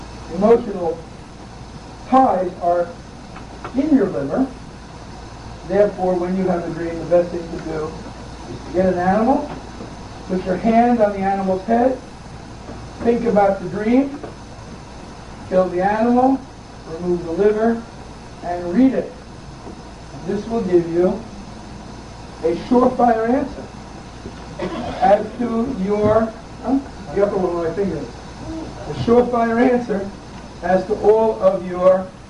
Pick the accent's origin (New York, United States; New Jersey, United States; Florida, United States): New York, United States; New York City; Now, I grew up in the Bronx, in a fairly rough neighborhood, you know, 50 years ago.